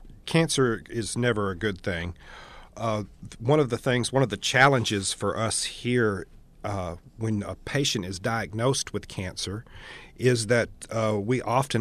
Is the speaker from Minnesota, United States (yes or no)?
no; Kentucky, United States; also born or lived in Columbia, Missouri; now in Bethel, United States; I've been here in Bethel for going on 3 years. And I moved here from Columbia, Missouri, and I originate from Kentucky.